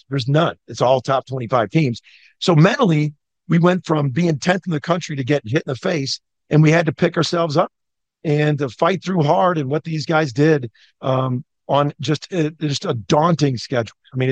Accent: Chicago, Illinois, United States; I'm from Chicago

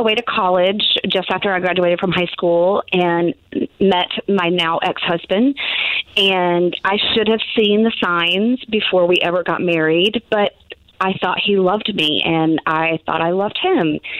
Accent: Georgia, United States; Okay, well, when I was a small child growing up in Middle Georgia, every little girl started taking ballet and tap when they were three.

